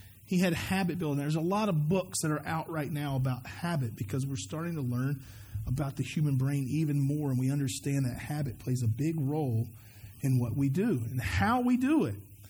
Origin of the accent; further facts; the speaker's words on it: the South, United States; You know, I grew up in the South, and so that was just what you did.